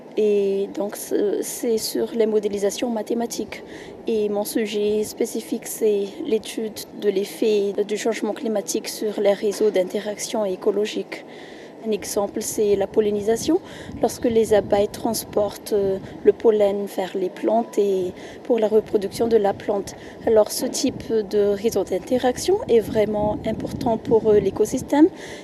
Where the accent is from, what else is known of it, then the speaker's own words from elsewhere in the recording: Madagascar; je viens de Madagascar. J'ai fait mes études en mathématiques du premier cycle à Madagascar